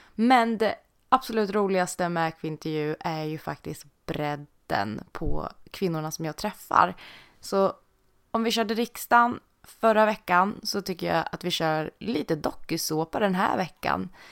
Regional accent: Norrköping, Östergötland, Sweden; Jag är uppvuxen i Norrköping, i Svärtinge, som ligger lite utanför.

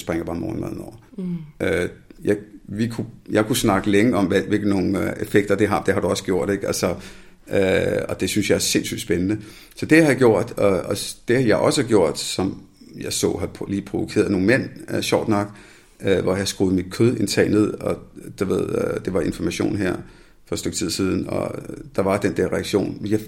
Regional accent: India; now in Denmark; fordi jeg er fra Indien af, ikke?

